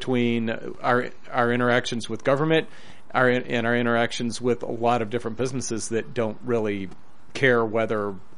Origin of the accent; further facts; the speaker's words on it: Memphis, Tennessee, United States; when I grew up in Memphis, there were a handful of collar suburbs